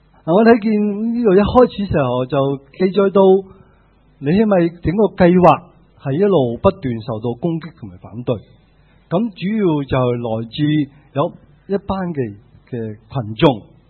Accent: Guangdong, China; 那我们广东人都有一句说话叫做崩口人就忌崩口碗

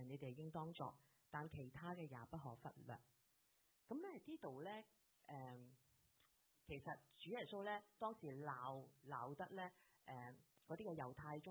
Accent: China; 我们中国人不喜欢计埋那些湿湿碎碎用利益行先的。

